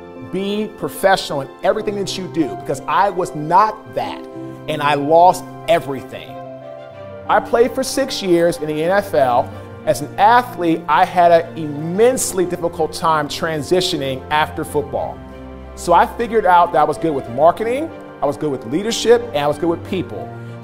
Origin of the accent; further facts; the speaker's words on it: Washington, District of Columbia, United States; I'm originally from Washington, D.C.